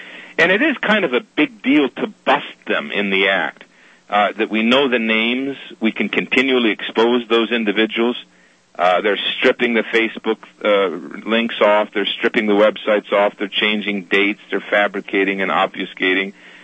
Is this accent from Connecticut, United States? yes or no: yes; Sandy Hook, Connecticut, United States; I'm a Newtown resident. I'm from Sandy Hook. I know the families.